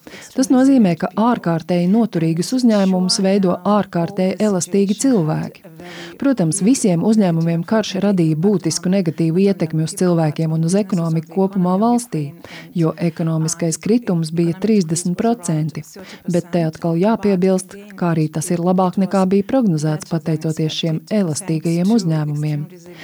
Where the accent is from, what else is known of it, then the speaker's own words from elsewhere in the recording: Eastern Ukraine, Ukraine; Es esmu no Austrumu Ukrainas, un manai ģimenei karš sākās pirms 8 gadiem. Man nācās pārvietot savus vecākus no dzimtajām mājām, bet es pati jau ilgāku laiku dzīvoju Kīvas reģionā.